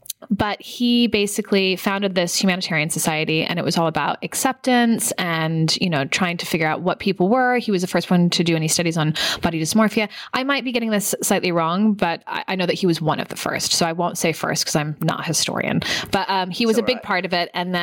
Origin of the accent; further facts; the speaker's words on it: San Francisco, California, United States; But I'm from San Francisco. I grew up around a lot of it.